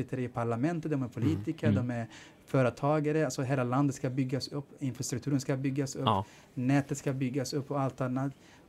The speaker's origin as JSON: {"language": "Swedish", "country": "Sweden", "said": "när jag var i Somalia så kunde jag också förstå att jag är svensk och att jag har ett ansvar här i det här samhället också."}